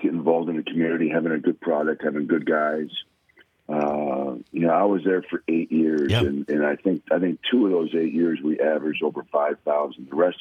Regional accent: Green Bay, Wisconsin, United States; now in Toledo, United States; I loved my time in Green Bay. I grew up in Green Bay.

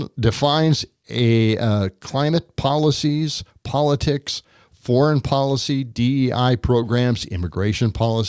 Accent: Wisconsin, United States; Like I'm from Wisconsin. My family is from Wisconsin. I want to stay here. I don't want to leave.

